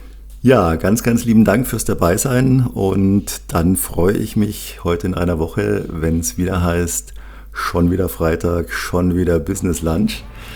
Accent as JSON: {"language": "German", "town": "Munich", "region": "Bavaria", "country": "Germany", "tie": "born or raised there", "said": "Als gebürtiger Münchner liebe ich die bayerische Küche"}